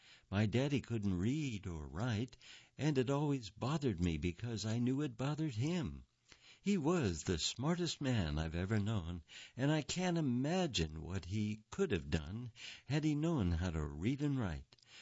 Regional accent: Great Smoky Mountains, United States; But for me, growing up in the Smokies was all about family and friends who feel like family.

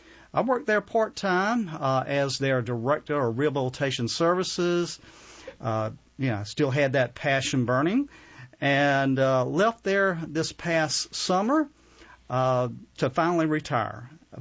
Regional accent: Henderson, North Carolina, United States; I grew up in Henderson, North Carolina, which is about an hour north of Raleigh.

